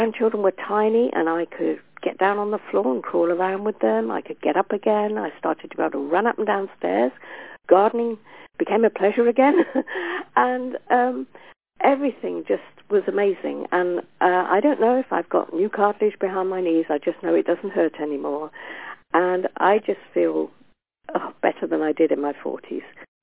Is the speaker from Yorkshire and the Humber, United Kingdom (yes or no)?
yes; Yorkshire and the Humber, United Kingdom; from North Yorkshire, and I'm an artist by profession. I'm a grandma of seven